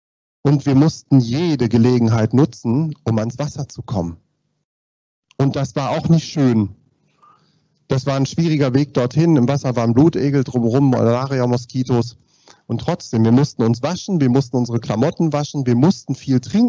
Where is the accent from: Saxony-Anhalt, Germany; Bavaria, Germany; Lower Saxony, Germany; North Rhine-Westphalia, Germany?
Lower Saxony, Germany; Göttingen; und ich komme aus Göttingen, das ist kurz davor, ja, das ist schlimm, psychisch.